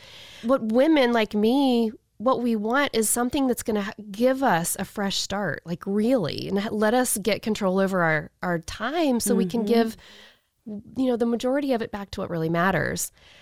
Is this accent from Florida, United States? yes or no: yes; Pensacola, Florida, United States; also born or lived in Tampa; I never thought I would leave my hometown. Where's your hometown, by the way? Pensacola. It's where we are now.